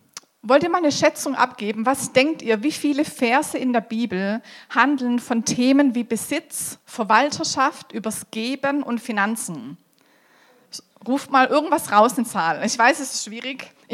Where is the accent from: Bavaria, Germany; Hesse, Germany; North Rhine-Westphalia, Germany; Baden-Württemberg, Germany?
Baden-Württemberg, Germany; Rot am See; ich komme aus Roth am See, bin dort eine der Pastoren in der Ekklesia.